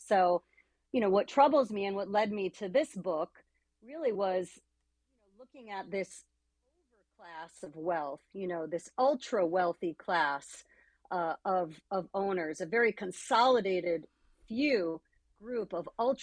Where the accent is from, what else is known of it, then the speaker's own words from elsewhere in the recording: Connecticut, United States; So I grew up in Connecticut, and I grew up in a union household. My father was a Teamster